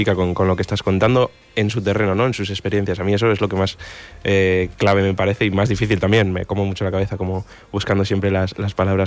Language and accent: Spanish; Castro Urdiales, Cantabria, Spain; Yo soy de Castro